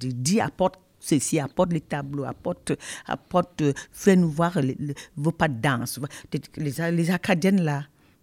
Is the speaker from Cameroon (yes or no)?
yes; Cameroon; now in Canada; je suis parti du Cameroun. Du Cameroun, on connaissait seulement Montréal, Québec.